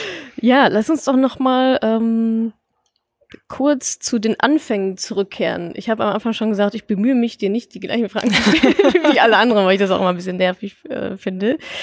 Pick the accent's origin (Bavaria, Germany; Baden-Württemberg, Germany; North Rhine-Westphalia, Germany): North Rhine-Westphalia, Germany; ich komme ja aus dem Ruhrgebiet